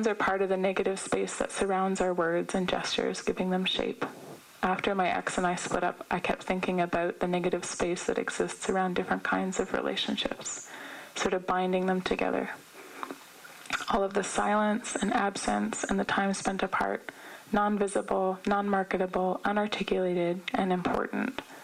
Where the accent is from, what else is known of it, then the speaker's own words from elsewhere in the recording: Kuriangi Station, New South Wales, Australia; I am in Kamaragal country, and with all due respect, this is not my country. We are from Kuriangi Station, Rocky Creek, not far from Myall Creek